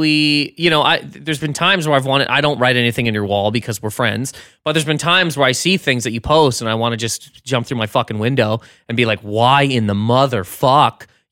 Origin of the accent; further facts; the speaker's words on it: Canada; He knows me and Liz. He knows we're from Canada.